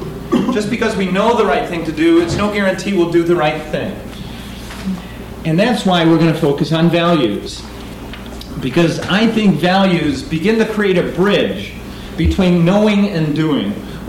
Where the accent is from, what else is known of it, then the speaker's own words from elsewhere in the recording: Iowa, United States; now in Seattle, United States; I came from Iowa, and because of climate and community, I wish we had more time to talk about the second one, there was very little homelessness in the towns we lived in Iowa.